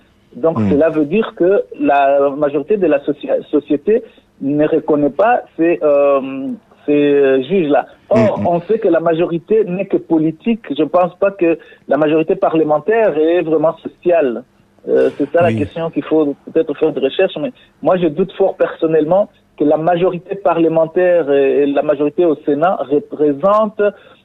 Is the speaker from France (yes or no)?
no; DR Congo; En tant que Congolais, nous savons comment ça se passe.